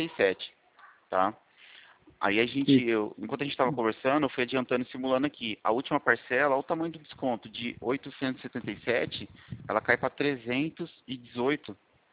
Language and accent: Portuguese; Itu, São Paulo, Brazil; Itu. Isso, é, sou de Itu.